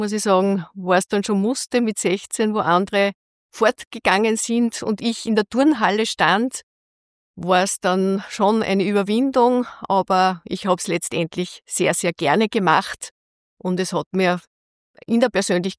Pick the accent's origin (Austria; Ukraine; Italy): Austria; Linz, Upper Austria; Ich bin eine waschechte Linzerin, bin in Linz geboren und auch aufgewachsen. In der Stifterstraße, Stiftergymnasium habe ich maturiert.